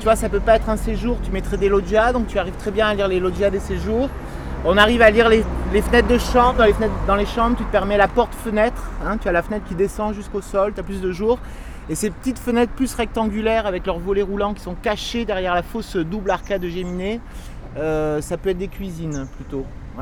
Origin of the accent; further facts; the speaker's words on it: Bordeaux, Nouvelle-Aquitaine, France; Moi, je viens de Bordeaux, on a les vignes dans la ville